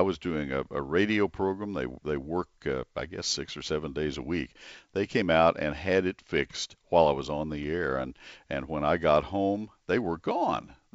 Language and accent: English; College Station, Texas, United States; I grew up in College Station.